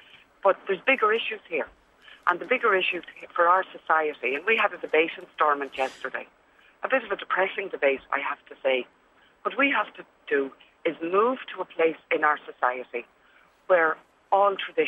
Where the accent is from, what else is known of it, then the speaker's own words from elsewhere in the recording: Ireland; And I'm Irish. The people who vote for me are Irish.